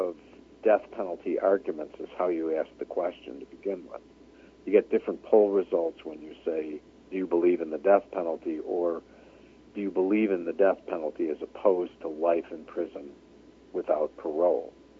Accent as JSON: {"language": "English", "region": "Illinois", "country": "United States", "tie": "born or raised there", "said": "My home state of Illinois, along with a number of other states in this country, has abolished the death penalty in the last 5 years."}